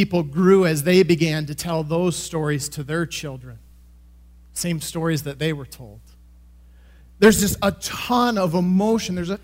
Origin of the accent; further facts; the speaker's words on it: Grand Rapids, Michigan, United States; I grew up in the Grand Rapids area of Michigan. And there in Grand Rapids, kind of the West Michigan location